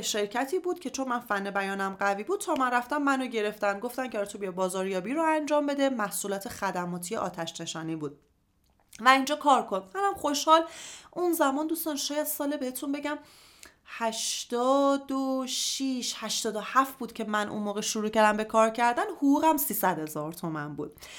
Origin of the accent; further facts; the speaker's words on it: Parchin, Tehran Province, Iran; به واسطه شغل پدرم ما از تهران مجبور شدیم که بریم سمت پارچین، یه شهرک ارتشی بود که حالا به واسطه کار پدرم یه خونه ای رو در اختیار ما گذاشته بودن که ما اونجا سکونت داشتیم، یعنی از تهران خارج شدیم. تا 4-5 سالگی من ما اونجا سکونت داشتیم